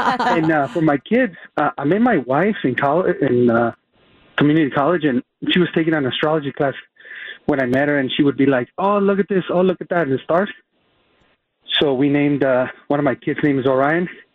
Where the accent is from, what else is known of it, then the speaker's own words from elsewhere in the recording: Mexico; But growing up in Mexico, a lot of stray dogs, and I guess it's almost like a tradition to call them Solovinos